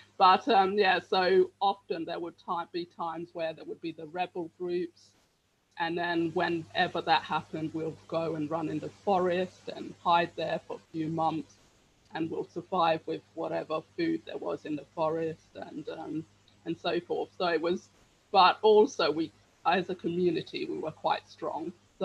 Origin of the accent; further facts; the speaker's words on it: Uganda; now in Hertfordshire, United Kingdom; I'm originally from Uganda. I'm currently living in Hertfordshire.